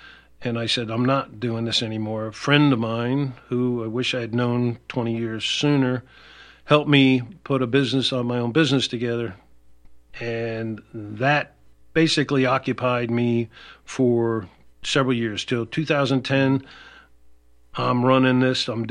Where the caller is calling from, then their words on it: Philadelphia, Pennsylvania, United States; I finally got up and called once, and mm-hmm. … from Philly. People may remember mm-hmm. that … from mm-hmm. Philly calling.